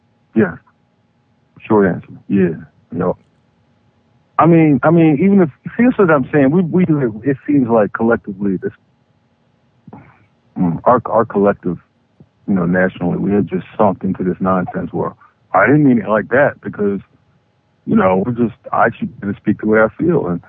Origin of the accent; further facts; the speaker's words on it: Philadelphia, Pennsylvania, United States; I was born and raised in Germantown.